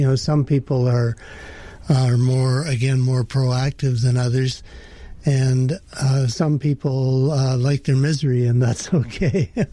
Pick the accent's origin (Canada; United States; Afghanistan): Canada; Ontario; moved away as an adult; I grew up in Ontario. I came to British Columbia as a young man, and leaving Ontario in February with ice and snow and arriving in British Columbia to green grass and robins, I decided this is where I wanted to live.